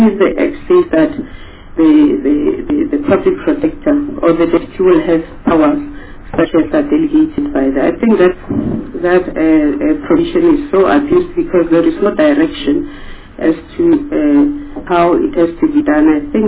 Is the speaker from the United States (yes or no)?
no; South Africa; I must really state that I'm a South African that is very committed in democracy.